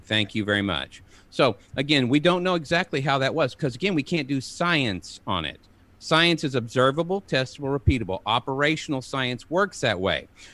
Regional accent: Kentucky, United States; I'm from Eastern

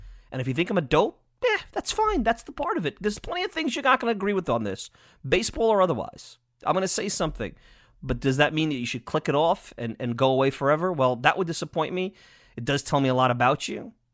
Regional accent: Long Island, New York, United States; Again, I'm biased from Long Island

